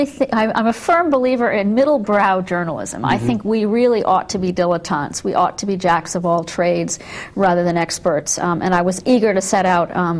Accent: Connecticut, United States; I'm from Connecticut, a New Englander for the first half of my life, and then moved to the Washington area a long time ago.

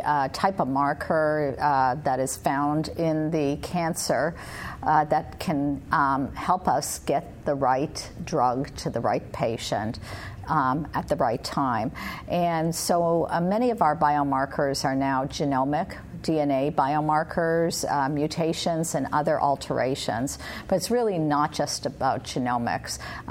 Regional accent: Canada; I'm originally from Canada.

